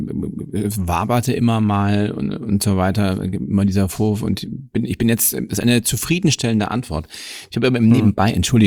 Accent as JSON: {"language": "German", "country": "Germany", "said": "Ja, als Deutscher hat man da ein bisschen Berührungsängste mit, stimmt"}